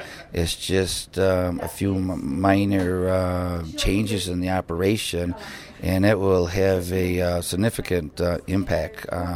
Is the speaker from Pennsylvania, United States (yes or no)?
no; Caledonia, New York, United States; from Caledonia, a small town in upstate New York, just south of Rochester.